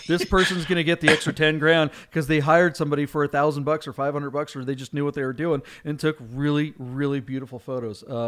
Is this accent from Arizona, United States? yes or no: no; Snohomish, Washington, United States; And it was barely over $30,000 for my hometown in Snohomish, Washington.